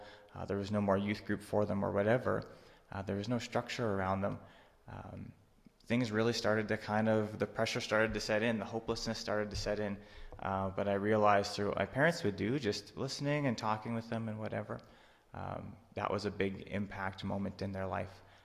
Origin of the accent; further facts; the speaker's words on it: Saskatchewan, Canada; it's because I'm from Saskatchewan, and most people there need a little bit more ministering too